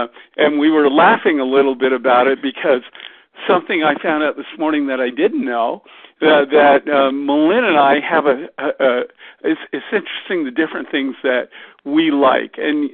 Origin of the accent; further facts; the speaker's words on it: Canada; as a Canadian trivia guy.